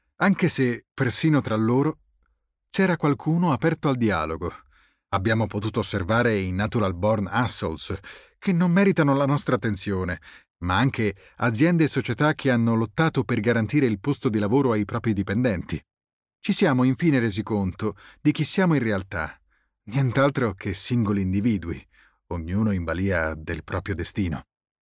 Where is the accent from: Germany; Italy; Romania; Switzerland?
Germany; Cologne, North Rhine-Westphalia; Quando ero piccolo, veniva a Colonia quello che in dialetto chiamavamo Klutenmann, carbonaio, col suo camion pieno di briquette di carbone. Per noi bambini era una gioia immensa